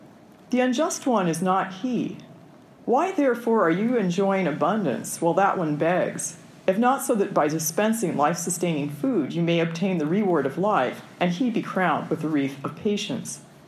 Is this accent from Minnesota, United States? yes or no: no; California, United States; Like, for example, I'm from Southern California.